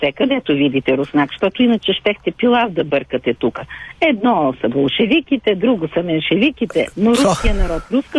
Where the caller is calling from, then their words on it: Sofia, Sofia City, Bulgaria; от София.